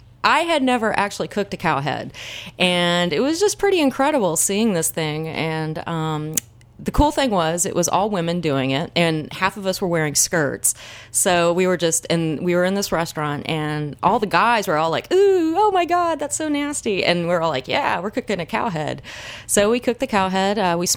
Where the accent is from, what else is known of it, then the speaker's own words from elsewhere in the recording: Texas, United States; now in New York City, United States; I've really identified with the fact that I am a Texan who is not there.